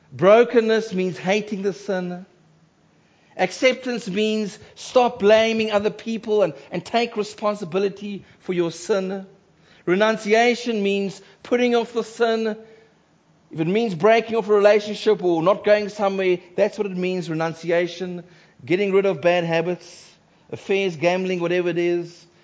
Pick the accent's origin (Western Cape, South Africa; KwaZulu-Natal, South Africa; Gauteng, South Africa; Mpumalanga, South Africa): Western Cape, South Africa; Cape Town; And when I was growing up in Cape Town, it was glorious to see this man.